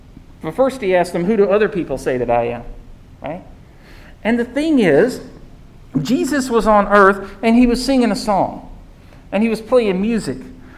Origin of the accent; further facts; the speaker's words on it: Mitchell County, United States; I remember growing up in Little Mitchell County